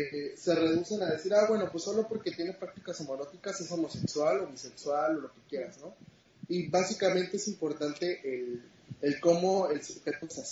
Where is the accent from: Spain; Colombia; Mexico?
Mexico; Juchitán, Oaxaca; Yo soy de Juchitán, Oaxaca, es decir, yo soy de Juchitán, Oaxaca, ¿no? Mi padre es oaxaqueño y mi madre es chiapaneca. Somos del sureste del país.